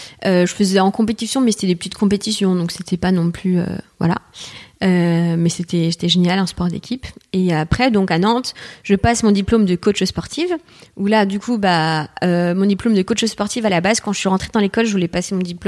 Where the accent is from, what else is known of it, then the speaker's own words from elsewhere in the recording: Martinique; now in Paris, France; Mais j'étais vivre après 6 ans en Martinique.